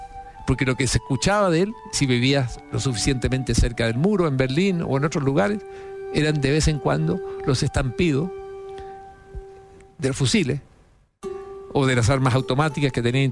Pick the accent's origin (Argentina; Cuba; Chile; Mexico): Chile; tenía una experiencia de vida como latinoamericano, como chileno, como persona de como joven de esa época